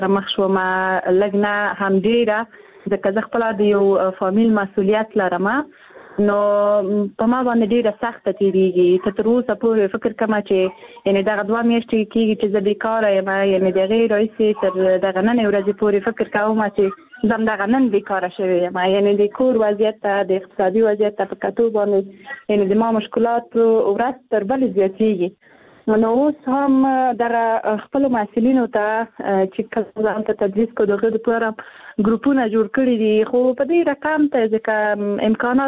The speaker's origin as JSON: {"language": "Pashto", "country": "Afghanistan", "tie": "born there", "said": "زه په افغانستان کې پیدا شوی یم زه د افغانستان یو جلی یم"}